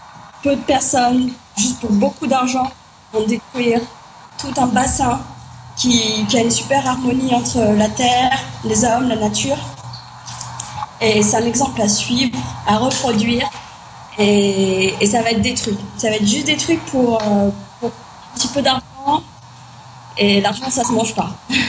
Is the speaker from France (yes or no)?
yes; France; first language French; Spanish is a second language; soy francesa. Hola, Barcelona. Me voy a hablar en francés porque es más fácil para mí.